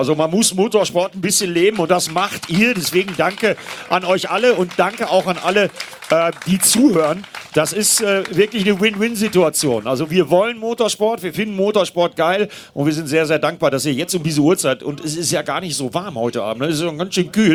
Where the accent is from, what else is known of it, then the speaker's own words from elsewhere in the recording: Northern Germany, Germany; Ich komme aus Norddeutschland